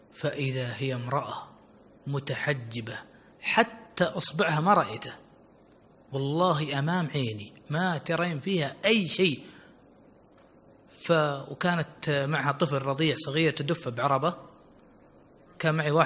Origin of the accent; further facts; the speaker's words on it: Saudi Arabia; قالت أنت منين؟ قلت أنا من السعودية.